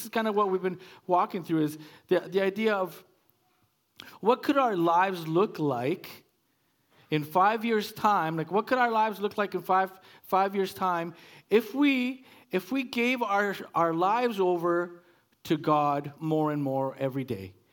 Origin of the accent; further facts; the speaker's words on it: Calgary, Alberta, Canada; I grew up in Calgary.